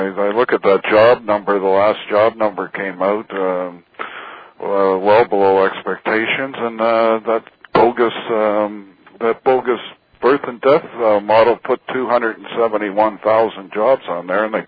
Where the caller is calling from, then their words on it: Toronto, Ontario, Canada; Toronto, Ontario, Canada.